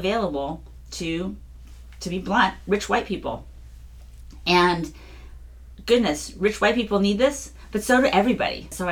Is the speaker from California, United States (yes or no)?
yes; Santa Monica, California, United States; Like, I grew up in basically in Santa Monica. You know, horseback riding at Pepperdine University. So I was all about the beach.